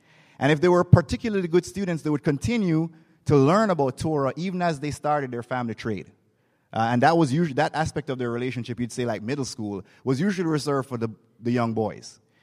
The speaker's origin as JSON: {"language": "English", "country": "Jamaica", "tie": "born or raised there", "said": "I grew up in Jamaica. I'm fine. And actually, in Jamaica"}